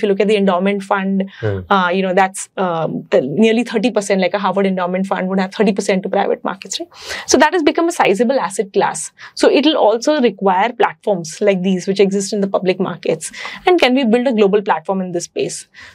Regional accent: Mumbai, Maharashtra, India; born and brought up in Bombay

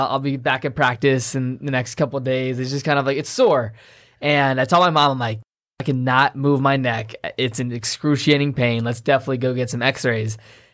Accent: Virginia, United States; But for those that don't know, like I said, I'm from Virginia. I grew up playing sports my entire life.

